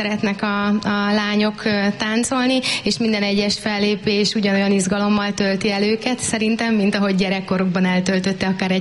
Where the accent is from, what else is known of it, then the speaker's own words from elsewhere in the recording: Szarvas, Békés, Hungary; Valóban szarvasi születésű vagyok. Békés megyei vagyok.